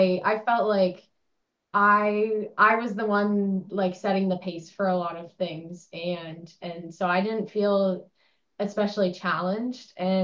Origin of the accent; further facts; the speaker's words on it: Maine, United States; Like, I'm from Maine, and my mom kind of, she heard of it briefly